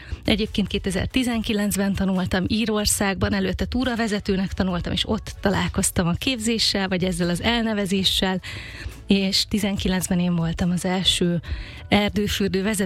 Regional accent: Eastern Hungary, Hungary; mi sokat költöztünk, de alapvetően azért az alföldi régióhoz, Kelet-Magyarországhoz kötöm magam.

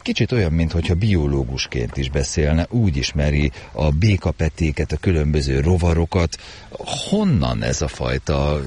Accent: Great Hungarian Plain, Hungary; hiszen nálunk, ahonnan én jövök, az Alföldön, mindenki szárad

